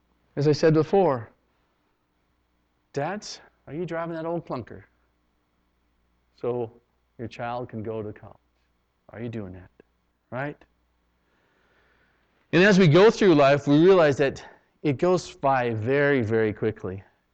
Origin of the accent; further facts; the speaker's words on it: Canada; growing up in Canada, it was always like that was the social thing.